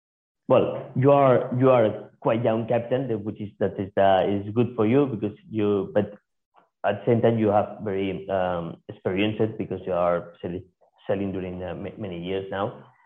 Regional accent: Palma, Balearic Islands, Spain; well, I can say that because I'm from Palma

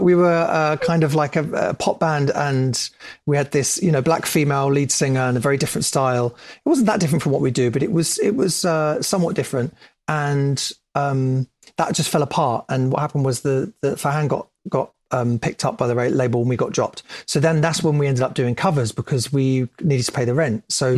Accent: London, United Kingdom; I went to school in North London in Southgate is where I went to school. And because I was raised in Bounds Green, went to school in Southgate. My dad's house was Barnet.

